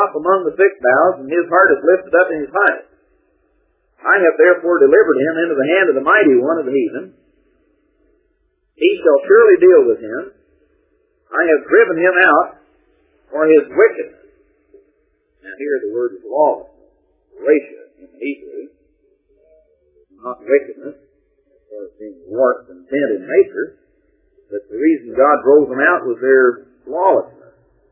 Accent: Texas, United States; You know, I came from East Texas, and driving around down in Lufkin, you get used to those tall, giant pine trees.

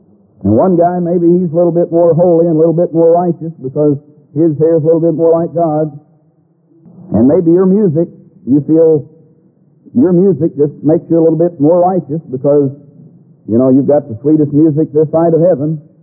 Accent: Texas, United States; I grew up in Southern Baptist Church down in Texas.

